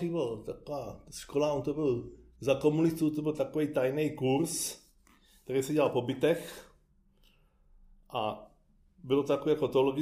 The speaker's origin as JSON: {"language": "Czech", "region": "Prague", "country": "Czechia", "tie": "born or raised there", "said": "No pocházím odtud z Kobylis, ale narodil jsem se v Libni a v roce 65 jsme se přestěhovali do Kobylis"}